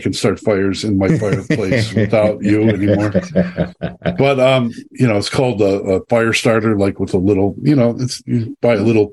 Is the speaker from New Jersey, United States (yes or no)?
no; Chicago, Illinois, United States; born there; I was born in Chicago.